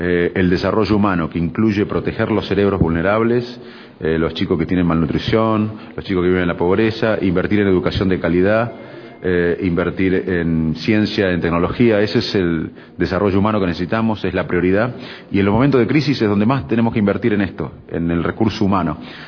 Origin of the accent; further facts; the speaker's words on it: Argentina; obviamente somos todos argentinos y estamos orgullosos de ser argentinos